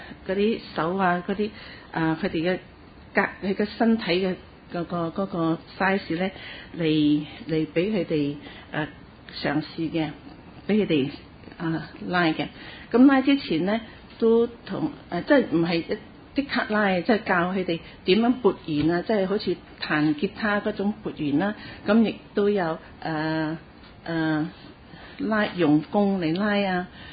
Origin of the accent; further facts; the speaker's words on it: Singapore; Cantonese is a second language; 係因為我係新加坡人，所以我講廣東話可能係比較慢啲